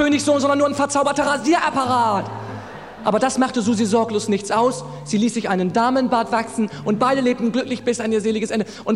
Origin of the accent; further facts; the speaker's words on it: Northern Germany, Germany; Ich komme also aus dem Norden Deutschlands.